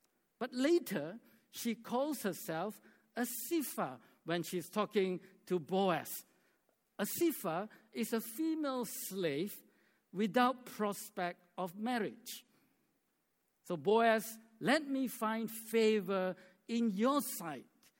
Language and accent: English; Malaysia; English is a second language; She's from Singapore, I'm from Malaysia.